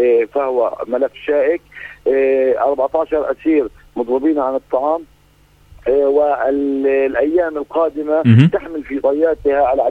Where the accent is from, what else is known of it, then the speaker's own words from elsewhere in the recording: Palestine; نحن كشعب فلسطيني وكأسرى محررين